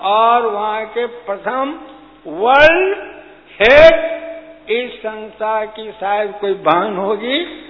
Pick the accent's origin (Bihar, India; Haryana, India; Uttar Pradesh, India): Bihar, India; Patna; मैं बिहार से पटना से आया हूँ